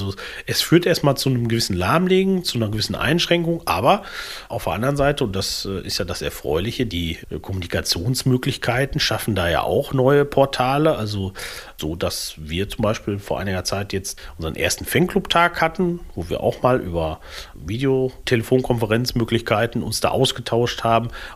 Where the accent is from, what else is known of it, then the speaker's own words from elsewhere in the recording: Bielefeld, North Rhine-Westphalia, Germany; Also hier von meiner Heimatstadt in Bielefeld weiß ich, da sind neue Rolliplätze entstanden.